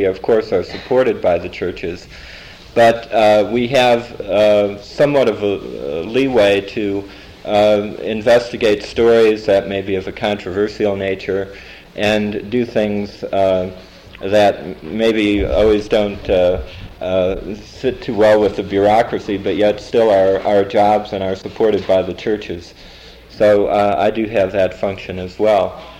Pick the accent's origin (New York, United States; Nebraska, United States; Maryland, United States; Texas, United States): New York, United States; New York City; And being a New Yorker, as you can imagine, this is quite an unusual experience for me.